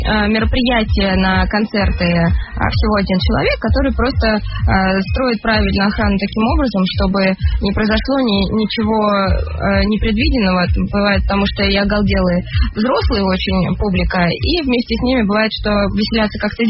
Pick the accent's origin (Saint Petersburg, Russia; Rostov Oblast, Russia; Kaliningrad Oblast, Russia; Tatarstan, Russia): Tatarstan, Russia; Знаете, я из Татарстана.